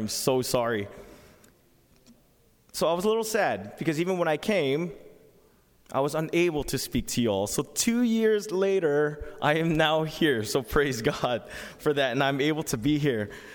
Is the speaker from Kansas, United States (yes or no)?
yes; Kansas, United States; How's your transition from Kansas coming along? Because that's where I came from. I came from the Midwest. Came from a long way.